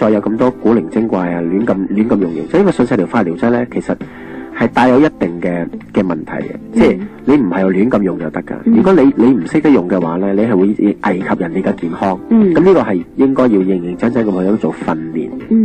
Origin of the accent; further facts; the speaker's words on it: China; 作为一个中国人